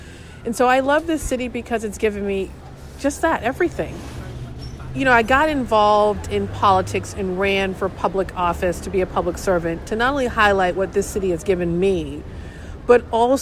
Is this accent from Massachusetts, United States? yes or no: yes; Boston, Massachusetts, United States; an immigrant community that we didn't see necessarily as richly in growing up in the South End, large Haitian population. So Boston's more diverse, it's more multilingual